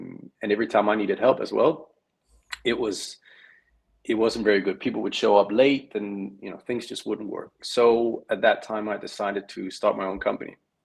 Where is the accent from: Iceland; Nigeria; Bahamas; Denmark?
Denmark; moved away as an adult; now in UAE; I am from Denmark.